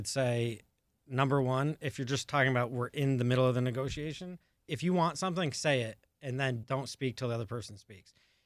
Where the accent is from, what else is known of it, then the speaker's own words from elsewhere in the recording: Saranac Lake, New York, United States; born there; I was born in Saranac Lake, New York, which is a very, very small place in upstate New York.